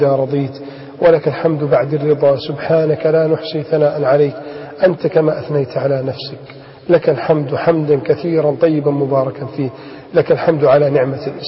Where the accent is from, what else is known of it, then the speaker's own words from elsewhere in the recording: Egypt; يا رب اجعل بلدنا مصر آمنة مطمئنة،